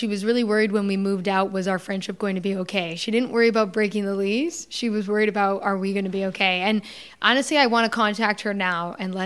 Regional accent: Canada; now in Los Angeles, United States; especially being a Canadian that moved

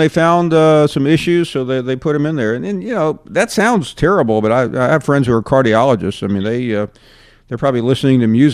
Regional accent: the South, United States; I will tell you that as a Southerner, I do not care for the winters there.

